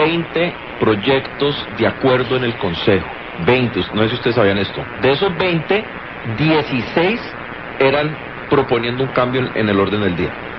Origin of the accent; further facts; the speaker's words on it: Cali, Valle del Cauca, Colombia; ahí digo como caleño